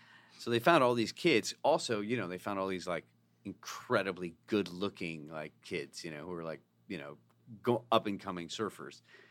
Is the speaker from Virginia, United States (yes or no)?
no; Arizona, United States; I'm from Arizona